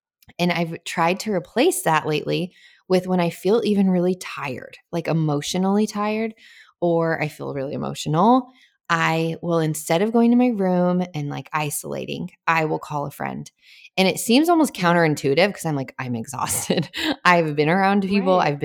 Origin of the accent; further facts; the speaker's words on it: Albuquerque, New Mexico, United States; now in Franklin, United States; I just moved from Albuquerque to Franklin, Tennessee, born and raised in Albuquerque, full-on desert mode.